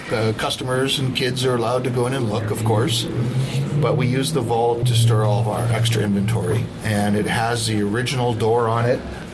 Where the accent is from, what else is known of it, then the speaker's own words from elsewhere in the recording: Ontario, Canada; also born or lived in Alberta; now in Salmon Arm, Canada; I've been a Salmon Arm citizen for the last 25 years. I'm originally from Ontario, and I headed west a long, long time ago with a stop in Alberta for about 6 years, and then over the Rocky Mountains and over the pass and into the Shuswap.